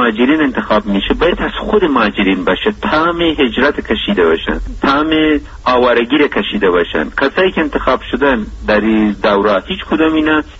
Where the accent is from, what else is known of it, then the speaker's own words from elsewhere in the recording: Afghanistan; ما به عنوان یک افغان، به عنوان یک متخصص